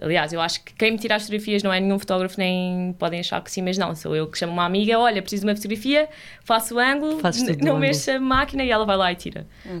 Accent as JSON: {"language": "Portuguese", "town": "Cascais", "region": "Lisbon", "country": "Portugal", "said": "eu sou de Cascais, exato. Estive no Colégio Amor de Deus, com as freiras."}